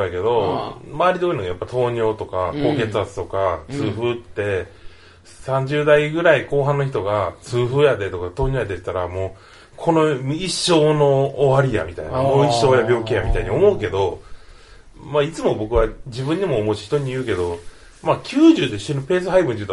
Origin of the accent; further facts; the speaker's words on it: Kishiwada, Osaka, Japan; だってさ僕ら岸和田出身で